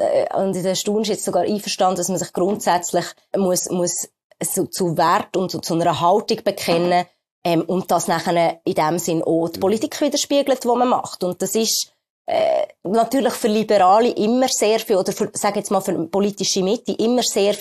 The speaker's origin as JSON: {"language": "German", "country": "Switzerland", "said": "Und ich finde persönlich, das merkt man bei uns in der Schweiz so"}